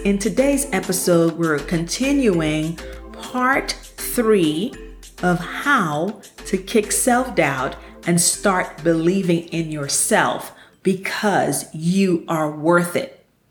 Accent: St. Lucia; now in Houston, United States; that I grew up on the island of St. Lucia. And there were a lot of experiences that I didn't have growing up in St. Lucia.

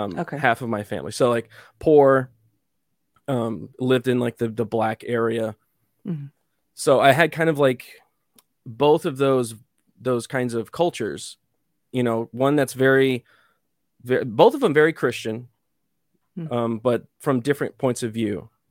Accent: San Angelo, Texas, United States; also born or lived in Austin; I was originally born in Austin, the mm-hmm. crazy hippie town. Originally it used to be a crazy hippie town. Now it's a communist town. And I was only there for like a year or so of my life. And then I moved to West Texas, where my family was originally from, San Angelo.

